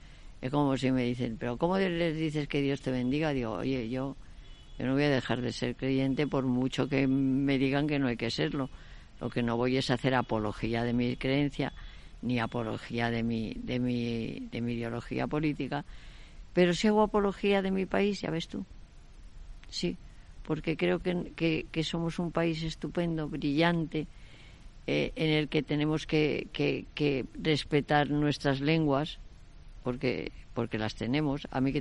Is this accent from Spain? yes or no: yes; Spain; adoro ser española. Yo es que soy española. ¿Qué pone mi documento nacional de identidad? Española, pues ya está.